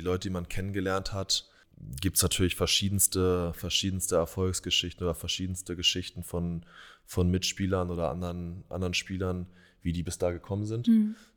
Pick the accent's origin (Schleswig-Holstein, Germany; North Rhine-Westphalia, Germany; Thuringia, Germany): Schleswig-Holstein, Germany; Bad Schwartau; wo ich erst noch zurück in meine Heimat gegangen bin für eine Saison und bei Bad Schwartau gespielt habe